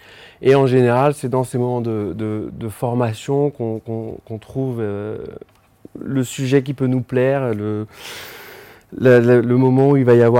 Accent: Paris, Île-de-France, France; moi, je viens de Paris, je fais mes premières années de fac de médecine à Paris 5 Descartes.

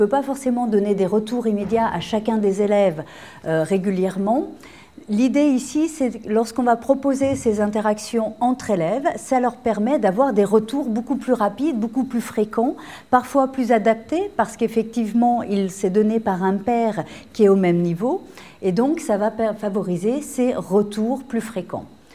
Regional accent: France; Je suis française à la base, hein, mais petit lavage de cerveau en passage.

